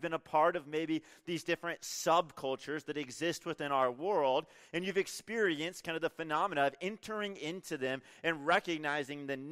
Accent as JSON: {"language": "English", "region": "California", "country": "United States", "tie": "born or raised there", "said": "Growing up, originally I'm from California. I grew up in a really small town up in the mountains. I actually grew up on a cattle ranch."}